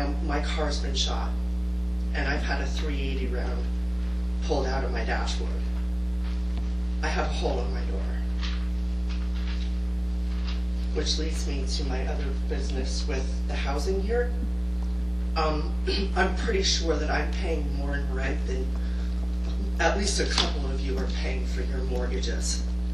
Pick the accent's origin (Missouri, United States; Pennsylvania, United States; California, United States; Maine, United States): Pennsylvania, United States; Allentown; also born or lived in Emmaus / Georgia; now in Bethlehem, United States; I'm from Allentown and Emmaus. And when I had the opportunity to live here, I thought, wow. I've lived down in Georgia. There's no place down in Georgia that's like historic Bethlehem.